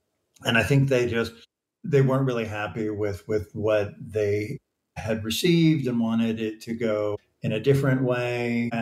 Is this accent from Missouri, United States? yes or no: no; Texas, United States; And, you know, I grew up in Texas and went to a big school and just know that whole, you know, machismo code.